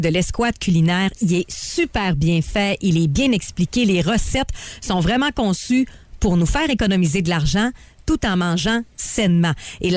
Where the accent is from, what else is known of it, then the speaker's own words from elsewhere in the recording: Quebec, Canada; Chez nous, au Québec...